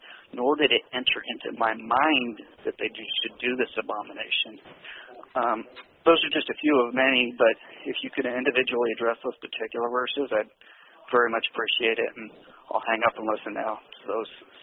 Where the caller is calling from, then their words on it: Bellevue, Nebraska, United States; Hi, Omaha, Bellevue.